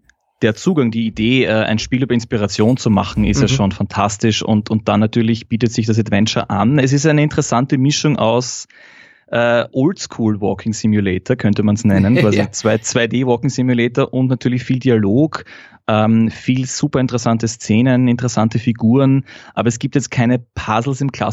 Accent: Vienna, Austria; Nein, also ich bin geboren und in Wien geboren und ich lebe in Wien, aber ich muss gestehen, ich habe die ersten 10 Jahre meines Lebens in Wien-Umgebung gewohnt. Ja. Aber in Wien geboren und sehr lange schon in Wien.

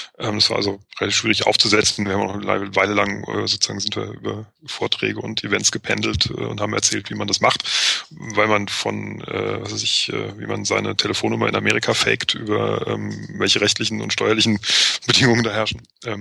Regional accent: Frankfurt, Hesse, Germany; Nee, bin ich nicht. Ich komme aus Frankfurt.

